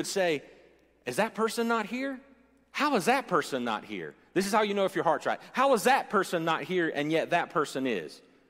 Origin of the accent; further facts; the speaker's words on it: Bible Belt, United States; And I know growing up in the Bible Belt, that was a big thing then